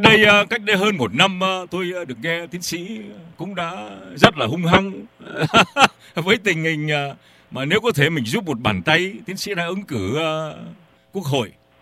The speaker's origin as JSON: {"language": "Vietnamese", "region": "Northern Vietnam", "country": "Vietnam", "tie": "born there", "said": "Ông sinh ra tại miền Bắc và tôi cũng sinh ra tại miền Bắc. Tiến sĩ sống tại miền Bắc, tôi sống tại miền Nam."}